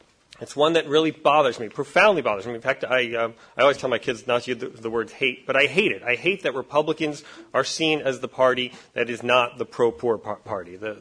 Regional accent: New York City, New York, United States; I grew up in New York City at a pretty rough time in New York City history. I was growing up in the late 1970s.

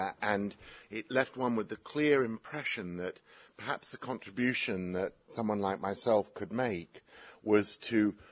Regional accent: United Kingdom; As a young man growing up in Britain

